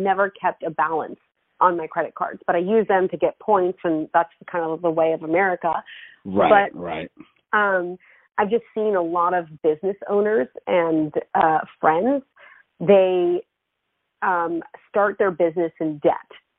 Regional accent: Israel; Maybe it does have to do with the fact that I grew up in Israel

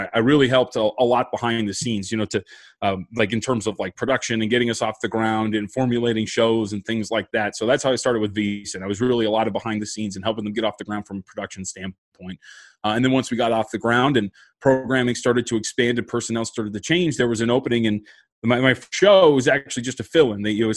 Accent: United States; So I grew up, I think, as most American kids do, like as a real big football fan

